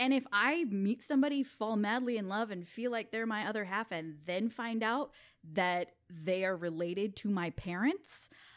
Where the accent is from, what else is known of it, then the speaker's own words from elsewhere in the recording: Arkansas, United States; born there; But I was also born in Arkansas, so.